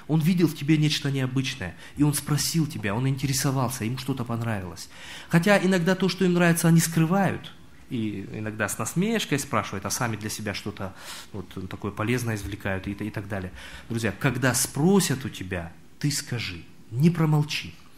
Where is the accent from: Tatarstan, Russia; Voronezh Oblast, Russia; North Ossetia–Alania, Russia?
North Ossetia–Alania, Russia; Russian is a second language; Дело в том, что я не на родном языке говорю, да, я осетин сам.